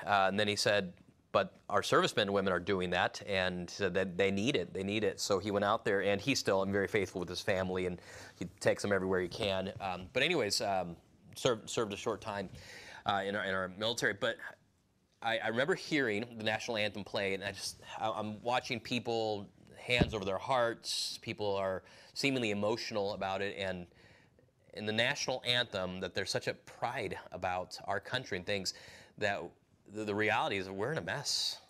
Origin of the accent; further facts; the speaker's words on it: California, United States; also born or lived in South America; I grew up in California for the most part. I was born in California, and when I was a year old, I lived in South America for a few years until I was about five.